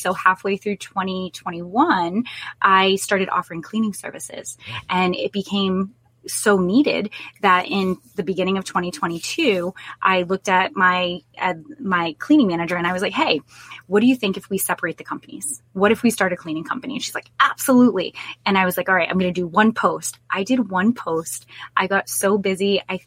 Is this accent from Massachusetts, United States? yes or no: yes; New Bedford, Massachusetts, United States; So I am originally from New Bedford, Massachusetts, and anyone who knows anything about New Bedford, Whaling City, capital of the world, awesome place to visit, great, great community. Growing up, it wasn't that great.